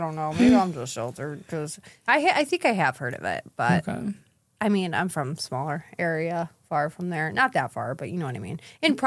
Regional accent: Pennsylvania, United States; I grew up in, you know, I will say, you know, near Erie. It's very small, like 5,000 people max.

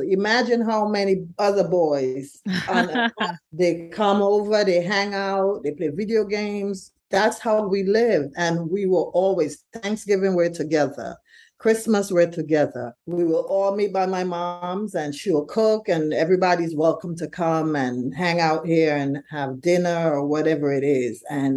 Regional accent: St. Vincent & Grenadines; now in Brooklyn, United States; So like you said, we're from St. Vincent originally, but Tyler grew up in a home. We live on East 8th and Beverly in Brooklyn, and we've been living in this home for 31 years.

